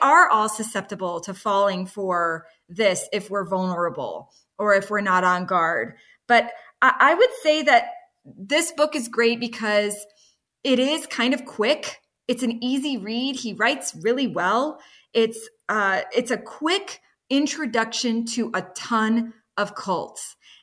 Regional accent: Texas, United States; even though I grew up in Texas.

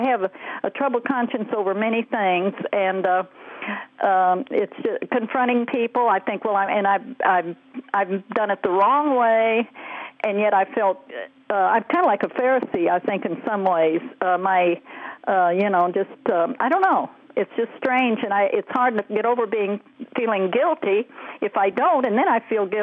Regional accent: Independence, Missouri, United States; also born or lived in Kansas City; now in Granite City, United States; I was born in Kansas City, but I was my house. My parents lived in. I lived in Independence, Missouri, for 18 years. I was born, went to school there

